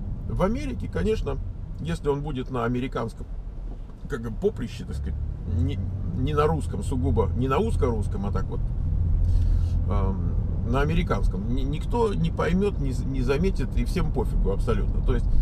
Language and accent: Russian; Moscow, Russia; Я вырос в Москве и частенько видел, даже не в городе, а больше на вокзалах